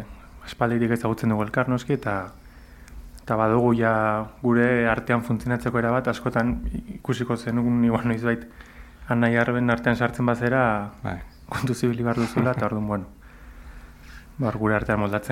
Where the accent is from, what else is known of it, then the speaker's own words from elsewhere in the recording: Irun, Basque Country, Spain; Biok irundarra gara, anaia gara